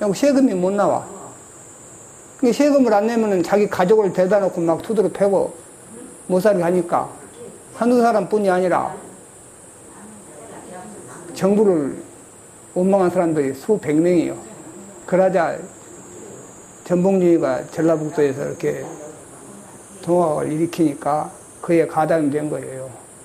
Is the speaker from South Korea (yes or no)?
yes; South Korea; born there; 네, 부추마을에서 태어났어요.